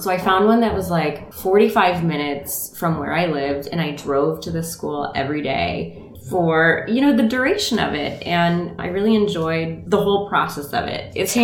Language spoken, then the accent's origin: English; Rockford, Illinois, United States; moved away as an adult; now in Chicago, United States; And I moved here from Rockford. I lived in Illinois my whole life. Rockford is just outside of Chicago, and I've lived in the city for the last 12 years.